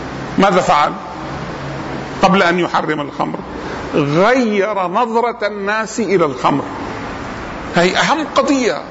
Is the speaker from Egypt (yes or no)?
no; Amman, Amman Governorate, Jordan; عندنا في الأردن في عمان الجمعيات الخيرية بتعمل قمار